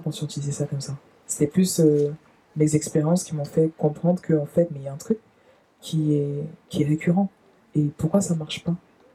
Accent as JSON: {"language": "French", "country": "Cameroon", "tie": "born there", "said": "moi je suis née au Cameroun par exemple"}